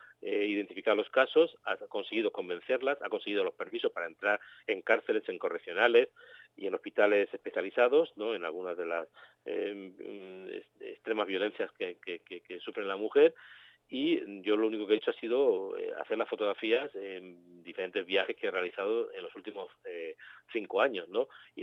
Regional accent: Spain; también es verdad que somos periodistas españoles

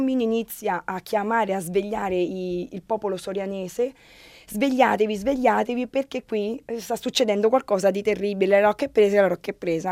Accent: Lazio, Italy; io vengo da una zona vicino Roma, un piccolo paese di montagna

